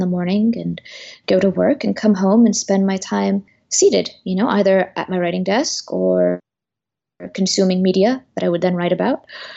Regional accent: Eritrea; I come from Eritrea, a country in the Horn of Africa, north of Ethiopia.

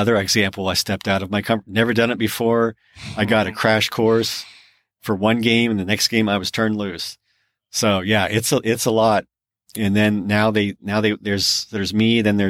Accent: United States; I'm American. I can't pronounce it.

